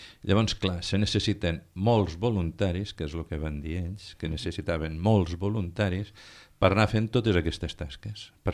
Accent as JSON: {"language": "Catalan", "town": "Falset", "region": "Catalonia", "country": "Spain", "said": "com vols que jo presenti això veient els que som de Falset?"}